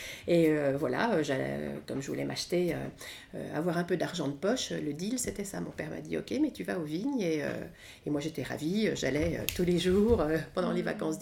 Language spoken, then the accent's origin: French; Volnay, Bourgogne-Franche-Comté, France; also born or lived in Beaune; je suis née à Beaune, à l'Hôtel Dieu, le 15 mars 1959. Mes parents sont de Volnay, on est issus d'une famille de Volnésiens. Voilà, j'ai toujours vécu à Volnay depuis 60 ans.